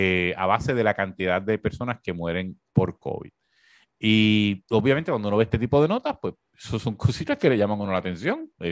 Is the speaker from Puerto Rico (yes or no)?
yes; Corozal, Puerto Rico; yo soy de Corozal. En Corozal, pues, lo que se juega es voleibol, no se juega nada más